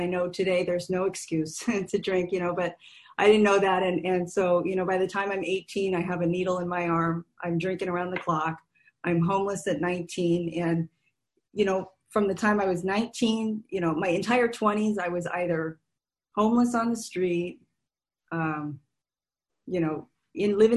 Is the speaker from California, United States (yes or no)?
yes; California, United States; I grew up in California. I came from a really, you know, good family